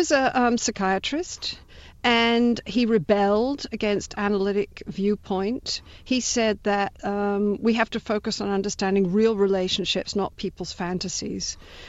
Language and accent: English; United Kingdom; well, as a Brit, yes.